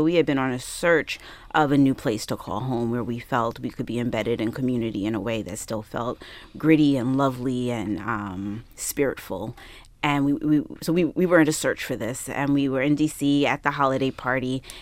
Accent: Brooklyn, New York, United States; Is I'm from Brooklyn, raised in Brooklyn, of the 80s and 90s generation

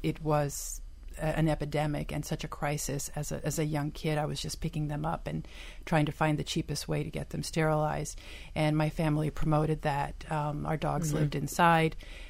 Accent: Miami, Florida, United States; growing up in Miami, I was a young kid, before I even knew what rescue was or that there was a shelter

